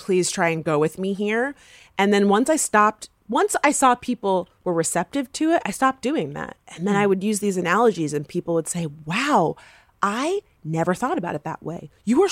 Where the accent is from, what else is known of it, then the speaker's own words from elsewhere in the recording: Florida, United States; I'm from Florida, and I feel like Florida...